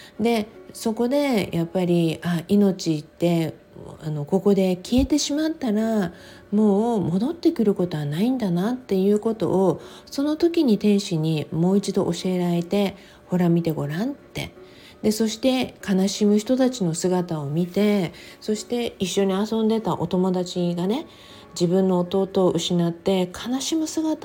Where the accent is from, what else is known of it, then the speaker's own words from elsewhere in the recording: Okinawa, Japan; やっぱり沖縄に生まれ育った私としては